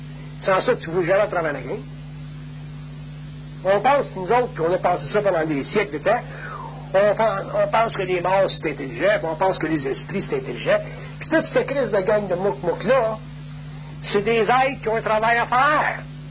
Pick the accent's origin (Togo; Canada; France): Canada; Quebec; On est des Québécois, nous autres, on est un petit peu entre le vieux monde et le nouveau monde.